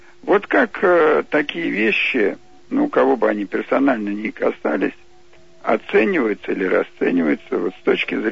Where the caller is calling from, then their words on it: Moscow, Russia; я из Москвы звоню.